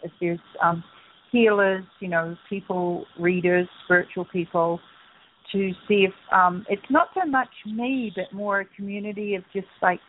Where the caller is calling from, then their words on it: California, United States; No, I live in up in the San Bernardino Mountains in California.